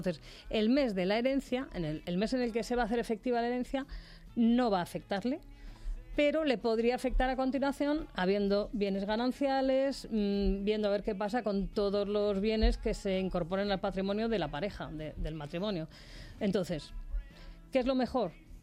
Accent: Madrid, Community of Madrid, Spain; los que nos gusta esquiar y somos de Madrid

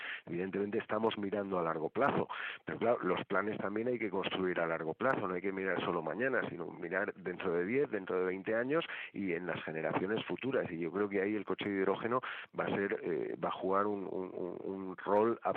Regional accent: Spain

